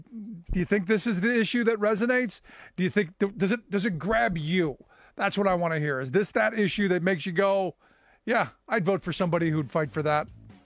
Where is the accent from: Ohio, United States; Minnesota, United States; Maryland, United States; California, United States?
Ohio, United States; Cleveland; Look, I grew up in Cleveland. I witnessed deindustrialization happen. All of those good union jobs went away.